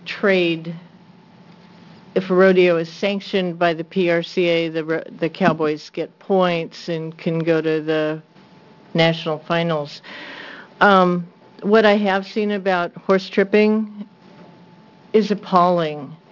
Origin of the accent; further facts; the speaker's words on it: La Grande, Oregon, United States; born there; also born or lived in Union, Oregon; now in Portland, United States; I live in Portland now, but I was born in La Grande, Oregon, lived several years in Union, Oregon, and my family lives in Pendleton now.